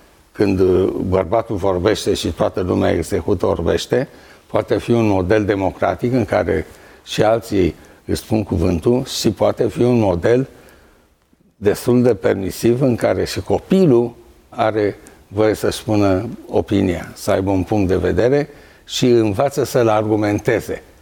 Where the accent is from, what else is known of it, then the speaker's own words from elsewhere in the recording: Alexandria, Teleorman, Romania; Și noi ne jucam prin curțile vecinilor cu copiii din Alexandria, orașul meu natal